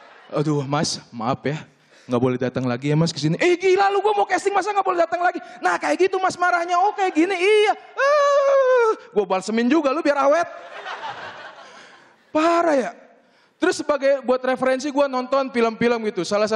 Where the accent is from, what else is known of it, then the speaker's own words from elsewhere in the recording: Tangerang, Banten, Indonesia; Ini kejadian di kampung gua, Tangerang.